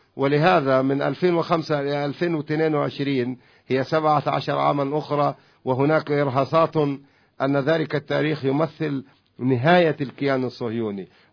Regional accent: Palestine

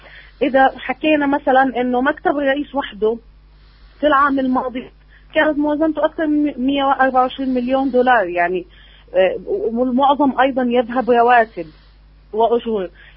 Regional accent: Palestine; مؤثرة بشكل كبير على وضعنا السياسي ووضعنا الاجتماعي كفلسطينيين

